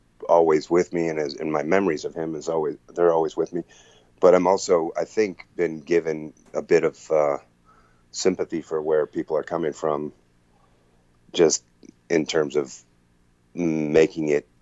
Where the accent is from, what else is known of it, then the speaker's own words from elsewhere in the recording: Detroit, Michigan, United States; I'm from Detroit, Grosse Pointe, East Side. My folks are still there in Michigan.